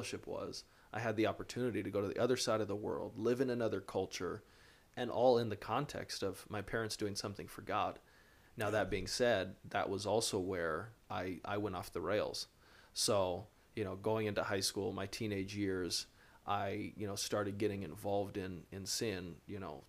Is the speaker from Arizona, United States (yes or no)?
yes; Winslow, Arizona, United States; So for me growing up in Winslow, I was just looking for anything exciting, anything that would happen.